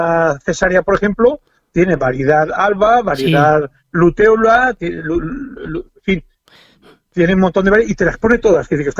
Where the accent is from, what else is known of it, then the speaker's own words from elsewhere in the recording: Montanejos, Valencian Community, Spain; Mi pueblo, Montanejos, es turístico. Buah. Y bueno, está relativamente cerca de Valencia, porque está a 90 kilómetros de Valencia.